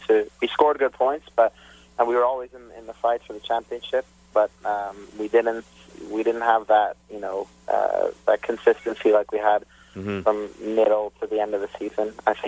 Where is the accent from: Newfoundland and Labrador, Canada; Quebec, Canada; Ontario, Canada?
Quebec, Canada; Montreal; But definitely, I'm from Montreal.